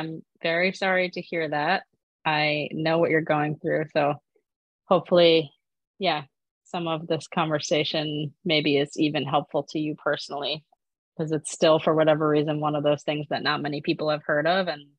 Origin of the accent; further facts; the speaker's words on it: New Jersey, United States; moved away as an adult; I grew up in New Jersey, moved to New York to go to college, and that is where I was first diagnosed at NYU Hospital.